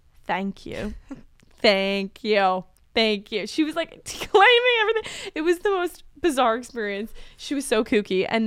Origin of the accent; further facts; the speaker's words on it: Cleveland, Ohio, United States; oh yeah, like we're from Cleveland. Like, so it's not that chilly for us.